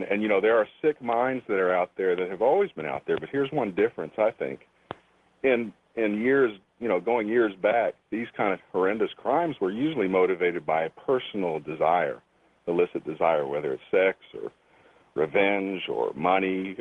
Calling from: Texas, United States; I'm calling from Texas.

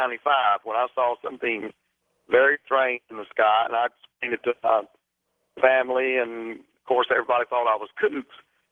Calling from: North Carolina, United States; I'm from North Carolina, from the Cleveland County, Gaston County area.

